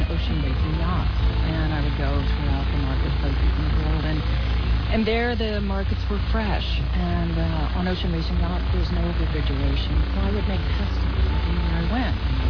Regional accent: Annapolis, Maryland, United States; I grew up in Annapolis, Maryland, and came by way of the Seven Seas.

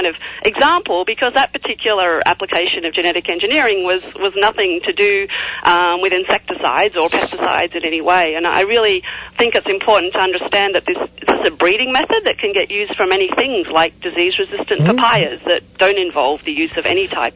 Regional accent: Australia; moved away as an adult; now in United States; You can probably tell by my accent I'm originally Australian. And I came over here to be an Aggie to undertake a PhD in genetics.

